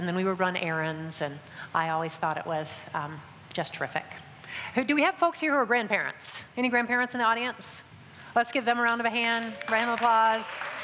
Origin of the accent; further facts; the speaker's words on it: Michigan, United States; I'm originally from Michigan, the fourth cloudiest state in the US, let me say.